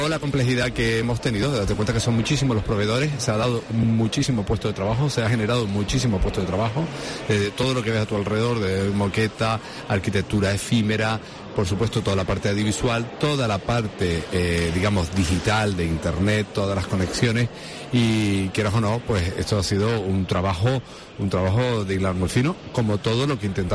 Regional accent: Canary Islands, Spain; estoy doblemente feliz, no solo por formar parte de la organización, sino también como Gran Canario, ¿no? De que esta conferencia internacional haya caído en Gran Canaria.

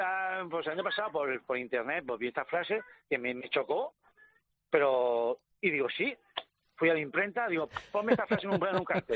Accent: Cieza, Region of Murcia, Spain; Yo tengo un bar ya muchos años en mi pueblo, en Cieza

